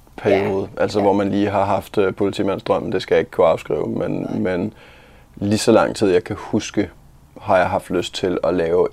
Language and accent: Danish; Svaneke, Capital Region of Denmark, Denmark; Jeg er født og opvokset på Bornholm. Kommer fra en lille by, der hedder Svaneke